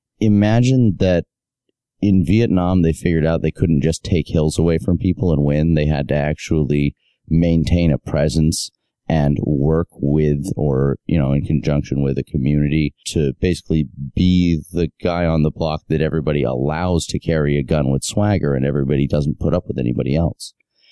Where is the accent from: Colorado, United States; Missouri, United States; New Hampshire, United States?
New Hampshire, United States; Manchester; Yeah, I'm originally from Manchester, New Hampshire. I grew up right here.